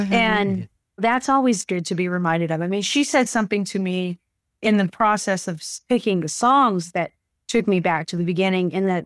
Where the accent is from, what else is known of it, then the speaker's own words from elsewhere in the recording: Morton, Washington, United States; because I come from Morton, Washington, really small town.